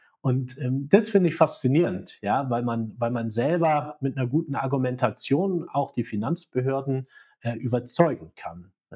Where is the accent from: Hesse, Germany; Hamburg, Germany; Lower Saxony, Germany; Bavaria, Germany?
Lower Saxony, Germany; Also ich bin eigentlich Niedersachse. Habe in Niedersachsen mein Abitur gemacht